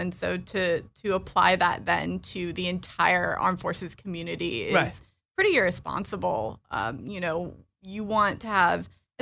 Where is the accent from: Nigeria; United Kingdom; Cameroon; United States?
United States; Illinois; also born or lived in North Carolina; I am originally from Illinois, but I was an Army brat. And our last duty station was Fort Bragg. And that's where I went to high school.